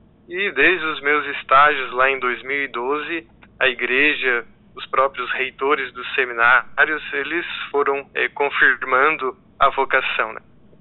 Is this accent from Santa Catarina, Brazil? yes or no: yes; Sombrio, Santa Catarina, Brazil; eu sou natural da cidade de Sombrio, aqui no extremo sul catarinense, e de forma mais específica aqui da comunidade do Retiro da União.